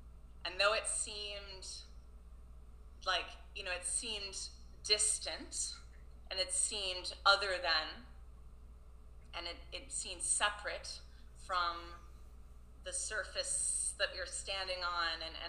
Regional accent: Virginia, United States; I grew up down in like rural Virginia, and everyone had tons of cousins. And we were called Yankees. We were living down South, Yankees.

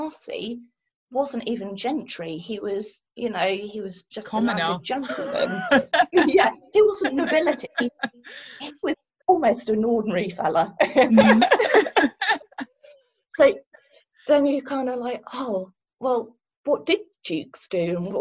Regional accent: United Kingdom; I am British. I love classics.

